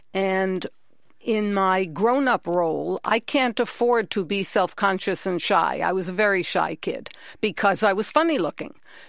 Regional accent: New York, United States; And growing up in New York in a humid climate with frizzy hair before hair torturing devices were invented for mass market, I was a mess.

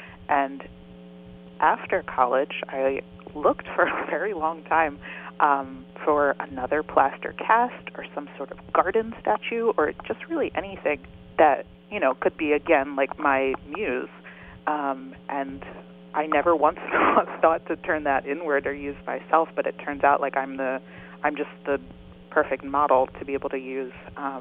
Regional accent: Wilmington, Delaware, United States; I'm from Wilmington, Delaware, and I did go away to school and majored in art

